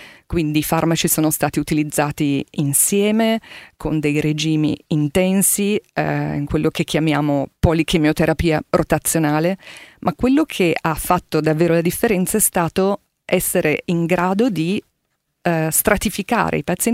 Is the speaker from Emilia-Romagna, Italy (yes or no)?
no; Milan, Lombardy, Italy; Sono nata e cresciuta a Milano e ho studiato medicina a Milano e poi mi sono fatta adottare dalla provincia di Monza e Brianza, che allora ancora non era tale, ma subito dopo la laurea, quindi dal 1990